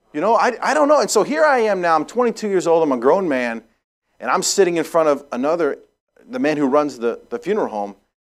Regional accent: New England, United States; now in Dallas, United States; I wasn't born in Dallas, but I got there as fast as I could. I really enjoy Texas. But I grew up in New England.

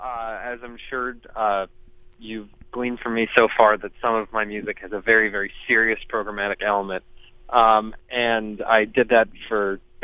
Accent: Connecticut, United States; also born or lived in Manhattan; I grew up, well, I was born in Manhattan and lived there until I was almost seven. And when my family and I moved to Connecticut, I couldn't deal with the silence.

